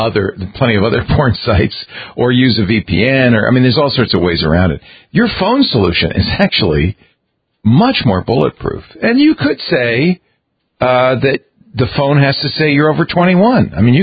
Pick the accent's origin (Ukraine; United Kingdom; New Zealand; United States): United States; Lubbock, Texas; North Korea? I'm from Lubbock.